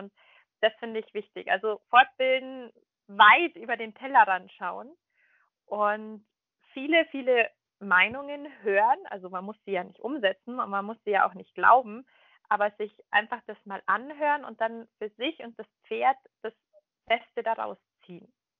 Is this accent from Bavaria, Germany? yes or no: yes; Munich, Bavaria, Germany; also ich komme ja aus München